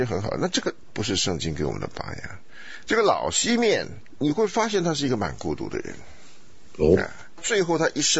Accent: China; 这个虔诚不是我们中国人所说的某一种这个敬天畏祖的生活态度啊

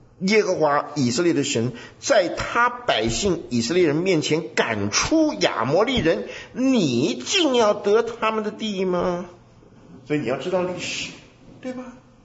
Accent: China; 可是这个呢，对于我们中国人来讲呢，有的时候是个难处

